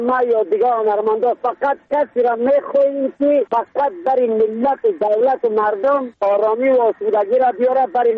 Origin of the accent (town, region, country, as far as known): Badakhshan, Afghanistan